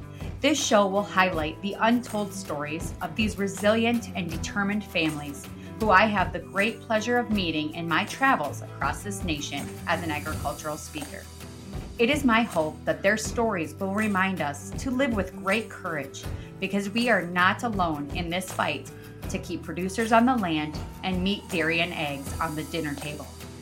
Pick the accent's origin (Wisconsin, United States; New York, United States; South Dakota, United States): South Dakota, United States; not just in my home state of South Dakota, but all across the nation